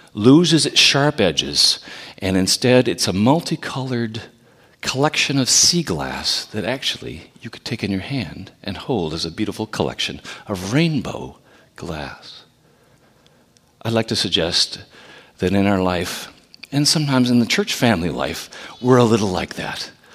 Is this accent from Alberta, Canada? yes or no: no; Brooklyn, Ontario, Canada; also born or lived in Sault Ste. Marie; I was born in Sault Ste. Marie, and on purpose he moved away from there, moved down to Brooklyn where I grew up, Brooklyn, Ontario.